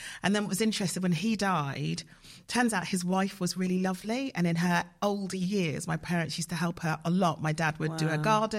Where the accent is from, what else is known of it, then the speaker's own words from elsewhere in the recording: London, United Kingdom; I was raised in Southeast London